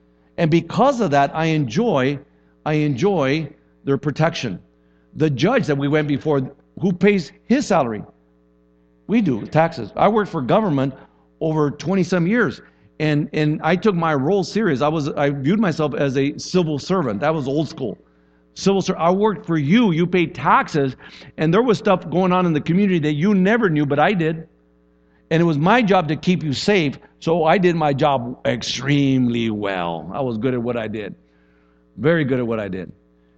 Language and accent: English; Texas, United States; I grew up in Texas, so I'm a Dallas fan, right?